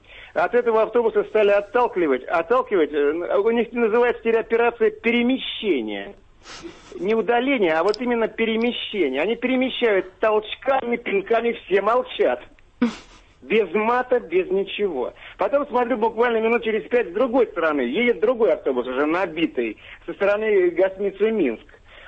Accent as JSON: {"language": "Russian", "region": "Moscow", "country": "Russia", "said": "я москвич"}